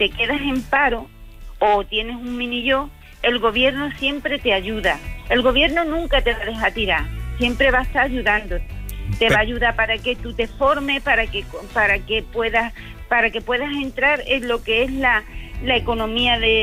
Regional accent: San Fernando, Andalusia, Spain; now in Moers, Germany; yo soy de Cádiz.

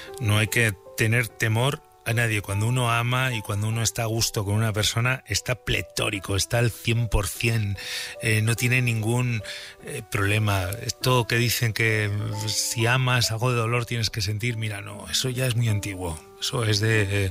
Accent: Burgos, Castile and León, Spain; A ver lo que nos cuenta nuestra corresponsal en mi tierra, en Burgos

